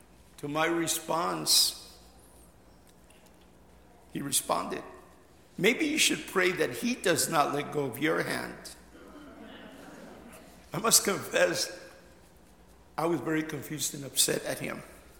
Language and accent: English; Corona, California, United States; I had a very normal childhood growing up in Corona, California, trying to fit in, playing sports, participating in service clubs, going to church every Sunday, St. Edward's Catholic Church.